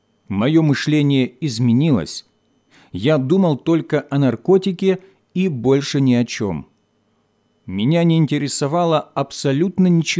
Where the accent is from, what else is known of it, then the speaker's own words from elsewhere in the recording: Makiivka, Donetsk Oblast, Ukraine; Родился я в Макеевке, в простой рабочей семье.